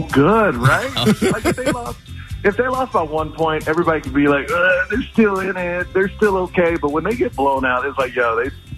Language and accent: English; Houston, Texas, United States; You know, I'm from Houston, so it makes it even better because we hate Dallas.